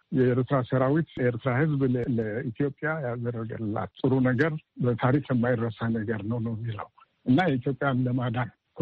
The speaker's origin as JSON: {"language": "Amharic", "country": "Eritrea", "tie": "born or raised there", "also_born_or_lived": "Ethiopia", "moved": "as an adult", "lives_now": "United States", "said": "ትውልድ ሀገሬ ኤርትራ። ያደግኩበት ኤርትራ በኮሌጅ ደረጃና ከዛ በኋላ ስራ ኢትዮጵያ ለረጅም ዓመታት ቆይቻለሁ። ከዛ በኋላ ወደ አሜሪካን ሀገር መጥቼ እዚህ በአስተማሪነት ዩኒቨርሲቲ ስራ ነበር።"}